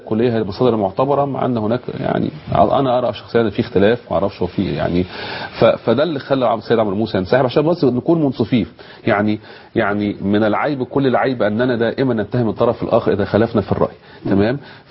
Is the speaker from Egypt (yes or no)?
yes; Egypt; للاسف نحن كمصريين نحترف جلد الذات